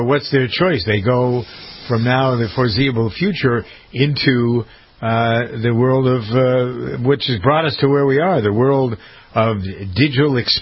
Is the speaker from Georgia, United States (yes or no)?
no; Massachusetts, United States; In my hometown in Massachusetts, they shut down schools till Monday.